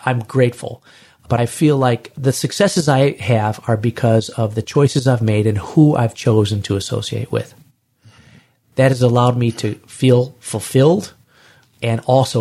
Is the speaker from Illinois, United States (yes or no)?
yes; Chicago, Illinois, United States; I'm a kid from Chicago. I'm going to marry some girl from Romania?